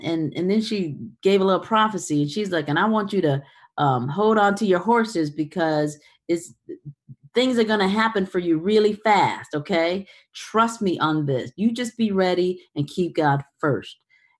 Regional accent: Detroit, Michigan, United States; That's right, Detroit, Michigan. So, you know, I have some happy relatives in Detroit.

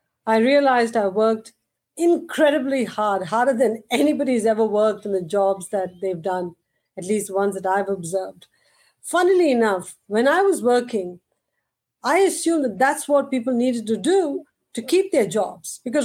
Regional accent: India; now in United States; Because when I was growing up in India

